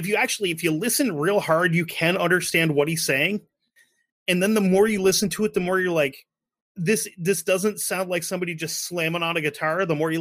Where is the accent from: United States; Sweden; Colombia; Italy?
Sweden; But being a Swede, I think being Swedish and being Canadian is kind of the same thing